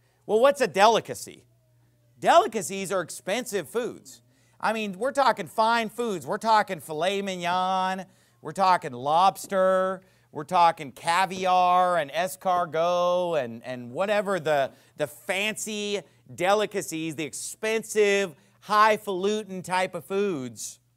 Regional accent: California, United States; I grew up in Northern California, so we grew up with the story of the Donner Party

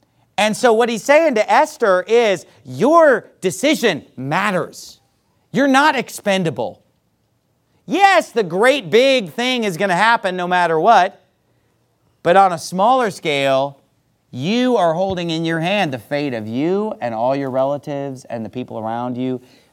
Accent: Sacramento, California, United States; That was my hometown in Sacramento. Or, you know, hey, California, that's right in our backyard

